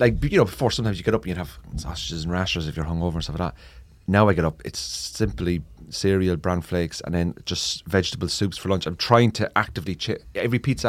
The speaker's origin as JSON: {"language": "English", "country": "Ireland", "tie": "born or raised there", "said": "growing up in Ireland"}